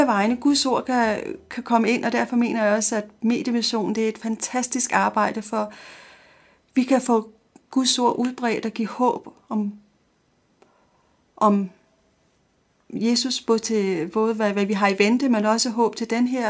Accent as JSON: {"language": "Danish", "region": "Capital Region of Denmark", "country": "Denmark", "lives_now": "Copenhagen, Denmark", "said": "Ja, jeg bor her i København. Jeg kommer fra Nordsjælland."}